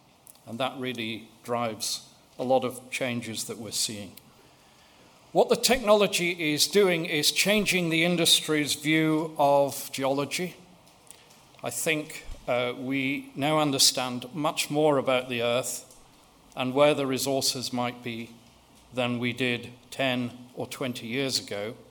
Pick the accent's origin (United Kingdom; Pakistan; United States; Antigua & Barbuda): United Kingdom; England; As an Englishman, I feel daunted by the amount of talent in the room